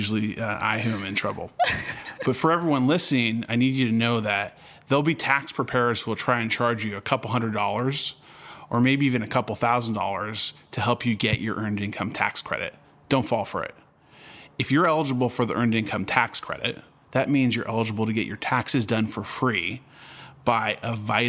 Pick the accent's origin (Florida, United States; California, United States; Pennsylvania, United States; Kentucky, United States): California, United States; I started reflecting on the reality that since I grew up in California...